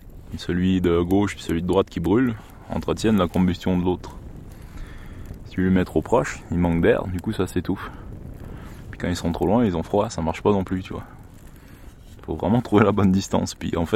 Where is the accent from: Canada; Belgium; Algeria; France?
Canada; Quebec; J'ai grandi concrètement en Gaspésie. C'est un peu la Corse du Québec, c'est-à-dire qu'il y a la mer et puis il y a un peu la montagne à côté.